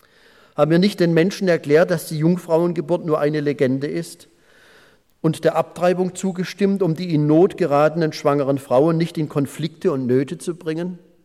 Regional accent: Pforzheim, Baden-Württemberg, Germany; das war zum Beispiel auch in meiner Heimatstadt Pforzheim.

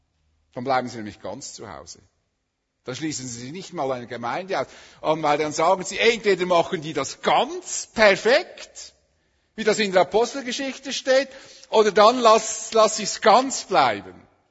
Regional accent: Switzerland; Wir leben von unserer Prägung als Schweizer eher zurückgezogen.

